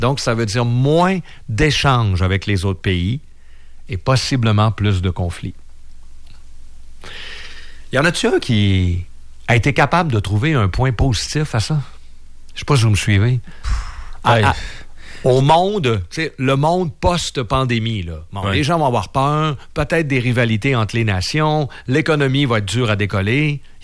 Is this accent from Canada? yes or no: yes; Quebec, Canada; On est au Québec, nous autres. Fait que moi, en tant que Québécois